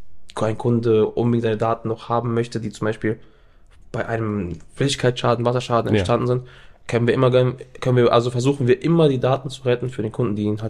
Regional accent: Freiburg, Baden-Württemberg, Germany; born there; ich bin hier in Freiburg geboren

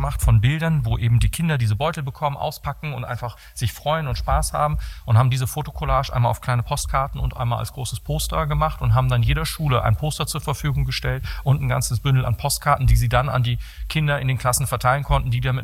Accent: Ukraine; dass es irgendwo in der Welt, in dem Fall bei uns in der Ukraine

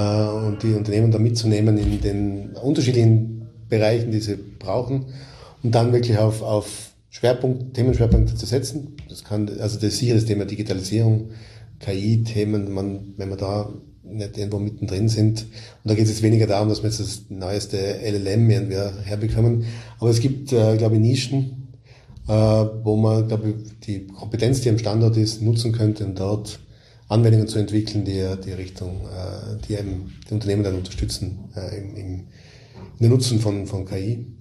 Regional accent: Vorarlberg, Austria; accent: Vorarlberg; Also ich bin ja vom sprachlichen Idiom, wird man es ja hören, ich bin ja Vorarlberger eigentlich.

